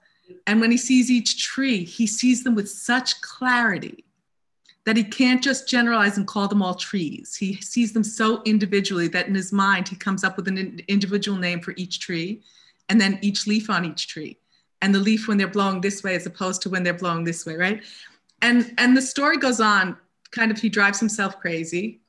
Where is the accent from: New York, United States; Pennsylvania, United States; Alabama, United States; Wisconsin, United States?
New York, United States; Queens; born there; I was born in Queens, New York, which is one of the most diverse, you know, places in our country. I moved away, but the second I could, as an adult, move back, I spent most of my adult life in Queens.